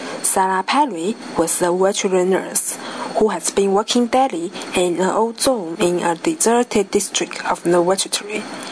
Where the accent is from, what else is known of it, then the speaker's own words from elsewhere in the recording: Fuzhou, Fujian, China; English is a second language; from China. I'm very happy to introduce my hometown to you. My hometown is called Fuzhou. Some people believe that this name means lucky. Fuzhou is a middle-sized city and also is the capital city of the Fujian province.